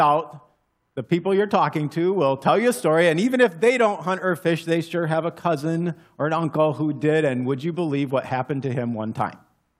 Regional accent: Texas, United States; I grew up in West Texas, and when I was going to school up here, I helped out at a number of different churches

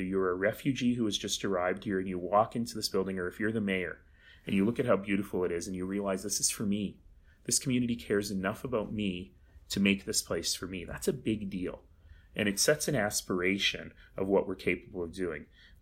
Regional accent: Calgary, Alberta, Canada; Let's not forget, like, we're so Canadian about this.

